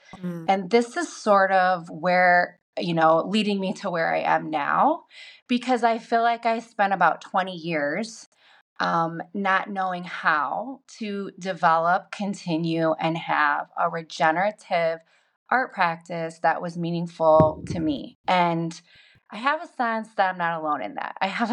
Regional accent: Ohio, United States; So my background is that I'm from Ohio originally.

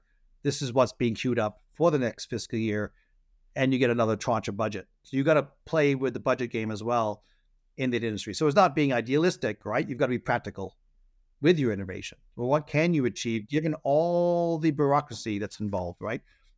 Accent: Hampstead, London, United Kingdom; moved away as an adult; now in United States; I'm originally from Hampstead, born in Hampstead in North London. Came across the pond in 75. Always been proud of my British roots.

